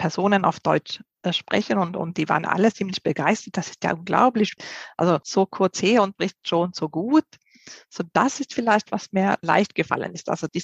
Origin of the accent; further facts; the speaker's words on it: Sweden; German is a second language; now in Germany; Aber für mich als Schwedin war es vielleicht nicht so die ganz große Herausforderung